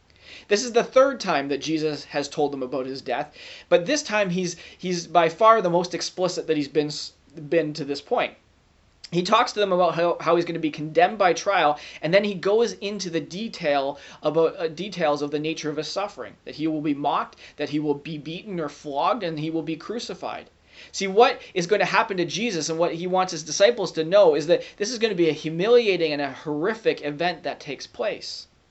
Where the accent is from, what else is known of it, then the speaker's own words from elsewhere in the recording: Canada; in that moment, felt the weight of being Canadian.